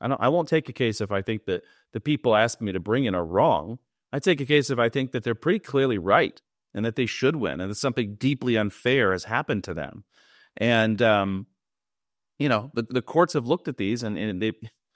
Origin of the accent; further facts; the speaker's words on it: Great Falls, Montana, United States; I'm originally from Great Falls